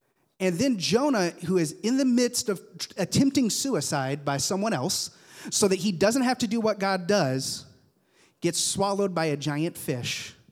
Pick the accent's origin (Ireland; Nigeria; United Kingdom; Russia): Nigeria; now in United States; I grew up in Africa, in the country of Nigeria. Grew up there